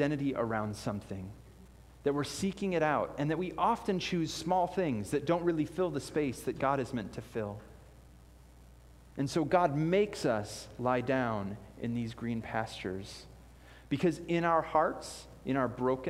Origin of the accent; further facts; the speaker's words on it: Illinois, United States; which was really interesting because I was from Illinois